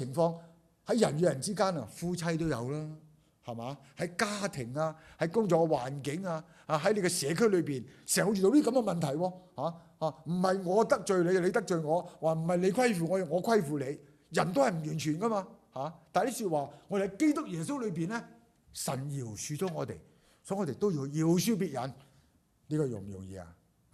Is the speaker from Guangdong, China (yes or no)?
yes; Guangdong, China; 我哋廣東人就識啊